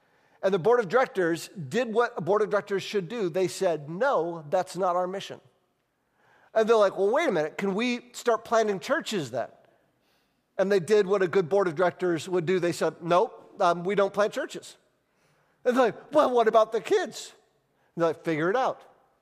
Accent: United States; now in Guatemala; I'm in Guatemala, I'm in jeans and a t-shirt, I'm an American.

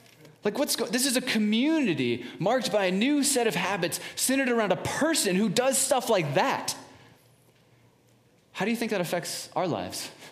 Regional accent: San Diego, California, United States; I grew up in San Diego, so we don't have wintertime. There's no ice rinks or anything.

